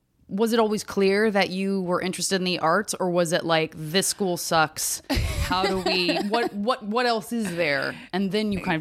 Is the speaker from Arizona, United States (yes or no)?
yes; Arizona, United States; I'm from Arizona, but yeah, had public schools that, my public schools were fine arts.